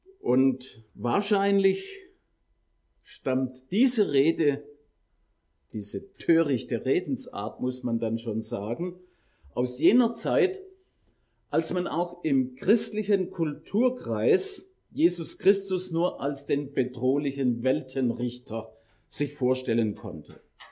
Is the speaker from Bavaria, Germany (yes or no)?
no; Baden-Württemberg, Germany; accent: Swabian; ich komme aus Württemberg, das werdet ihr spätestens jetzt schon gemerkt haben an meiner Sprachmelodie